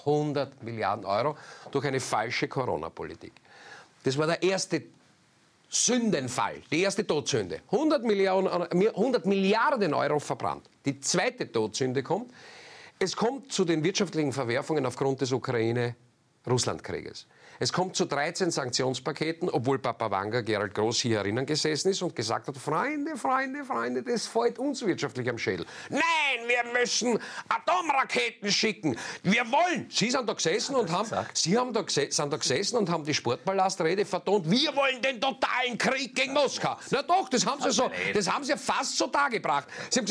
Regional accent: Austria; dann zerstören wir am Ende die übergebliebenen Betriebe, die es bei uns in Österreich

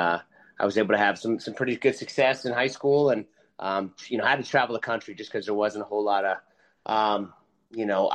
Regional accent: Clearwater, Florida, United States; I grew up in Clearwater, Florida. You know, not a huge wrestling state, but yeah, my dad was a coach.

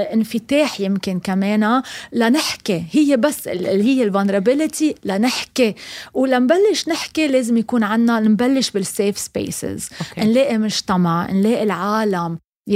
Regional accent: Lebanon; now in Dubai, United Arab Emirates; أنا لبنانية، قصتي بدبي ببلد عربي

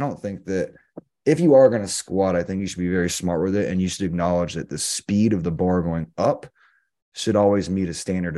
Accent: the Carolinas, United States; My dad was English, so he moved over here when he was 13, played at Carolina. We grew up in the Carolinas.

